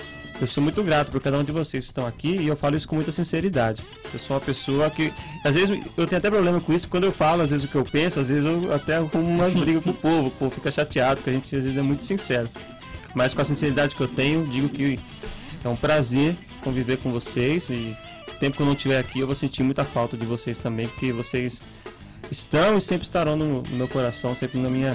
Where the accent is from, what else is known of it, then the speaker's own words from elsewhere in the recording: Ribeirão Pires, São Paulo, Brazil; eu vim de Ribeirão Pires, longínquo é Ribeirão Pires, né? Todo mundo, quem já foi lá sabe que é longe, né? Mas que é uma cidade boa de morar, tem até escada rolante lá